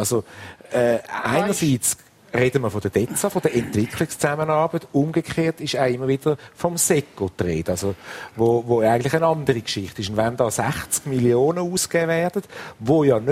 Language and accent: German; Switzerland; Und man braucht ein riesen kulturelles Wissen auch, jetzt als Schweizer, um sich dort zu bewegen.